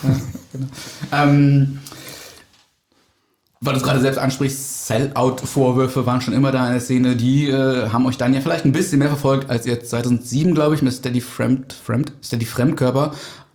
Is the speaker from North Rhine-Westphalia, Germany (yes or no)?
yes; North Rhine-Westphalia, Germany; Wir kommen beide aus NRW, das verbindet uns immerhin